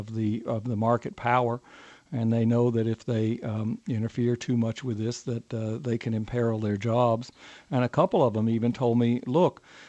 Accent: Atlanta, Georgia, United States; I grew up in Atlanta. I was born in Atlanta

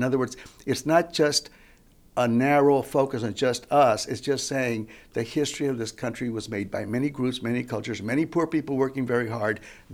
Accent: Laredo, Texas, United States; I grew up in Laredo. I was teaching in another border school in San Felipe del Rio.

